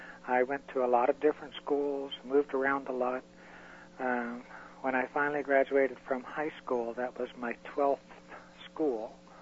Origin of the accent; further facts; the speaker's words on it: Oakland, California, United States; born there; I was born in Oakland, California, January of 1947.